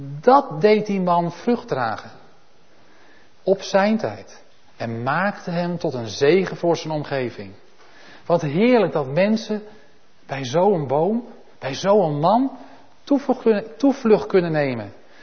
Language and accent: Dutch; North Holland, Netherlands; Want ja, ik kom uit Noord-Holland, dat is ook een land van het water.